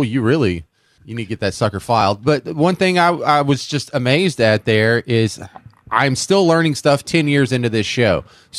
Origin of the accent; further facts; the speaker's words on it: Texas, United States; Well, I'm from North Mexico. Y'all call it Texas